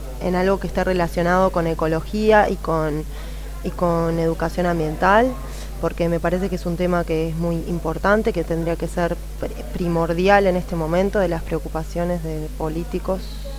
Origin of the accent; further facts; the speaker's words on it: Montevideo, Uruguay; vengo de Uruguay, de la capital de Montevideo.